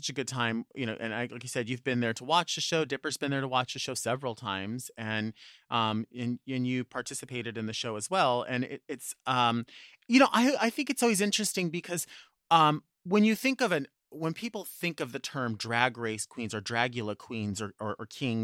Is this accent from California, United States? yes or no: yes; Long Beach, California, United States; always experienced generosity, especially in Long Beach. And maybe that's just because it's kind of like my hometown or whatever